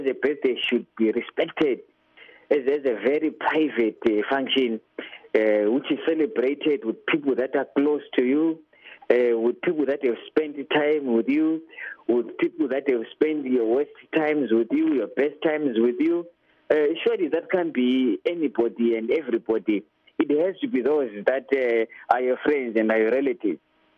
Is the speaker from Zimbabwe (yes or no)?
yes; Bulawayo, Zimbabwe; I'm from Bulawayo, but I hail from Matabeleland South.